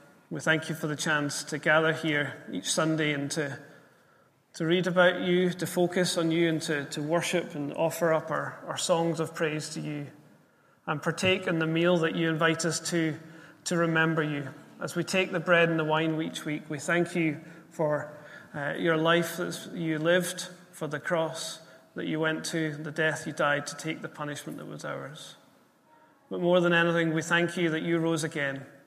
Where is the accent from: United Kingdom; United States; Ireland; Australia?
United Kingdom; Scotland; As I was writing this, I thought of good friends of mine from growing up in Ayrshire. They're a family from the church I grew up in, and they led my youth group.